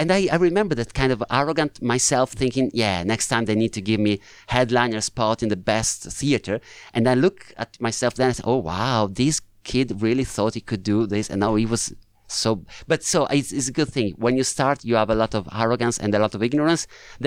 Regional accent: Italy; accent: Italian; English is a second language; now in London, United Kingdom; move to the UK, London, because I knew that sometimes they also have Italian actors. And I found out my accent is perfect. My face apparently doesn't match my Italian accent.

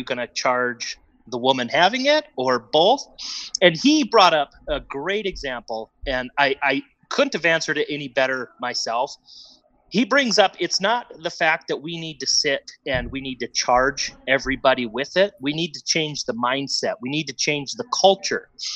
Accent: Wisconsin, United States; You go out with, like me, I grew up in Wisconsin. There was a group of us that went out.

